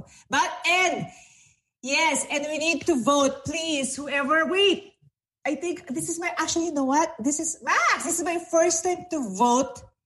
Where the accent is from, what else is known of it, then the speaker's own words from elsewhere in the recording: Philippines; English is a second language; you know, I'm from the Philippines, I'm from Asia, I've never voted.